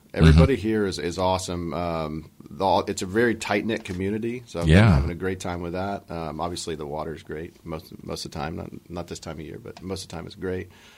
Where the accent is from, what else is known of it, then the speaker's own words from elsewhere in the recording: Huntsville, Alabama, United States; moved away as an adult; I am. I'm from Huntsville, Alabama.